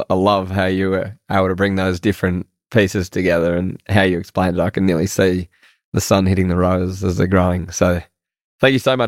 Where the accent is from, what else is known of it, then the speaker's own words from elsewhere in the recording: Sydney, New South Wales, Australia; I grew up in Sydney and then came into agriculture.